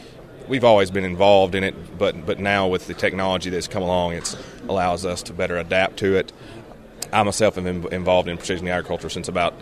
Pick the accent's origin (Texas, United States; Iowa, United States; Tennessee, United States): Tennessee, United States; Ripley; I'm from Ripley, Tennessee